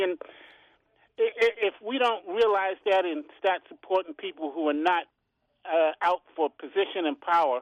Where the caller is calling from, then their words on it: Upper Marlboro, Maryland, United States; from Upper Marlboro, Maryland. How you doing?